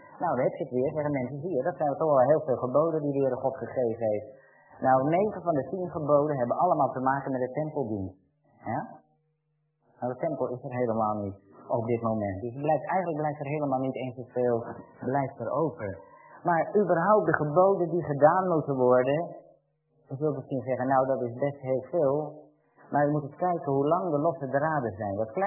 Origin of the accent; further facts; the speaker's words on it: Haarlem, North Holland, Netherlands; Ik kom uit Haarlem vandaan.